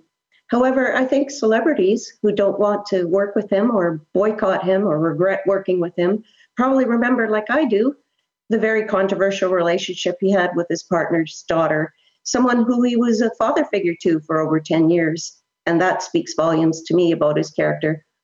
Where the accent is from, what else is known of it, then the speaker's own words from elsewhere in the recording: Thunder Bay, Ontario, Canada; from Thunder Bay, Ontario, Canada.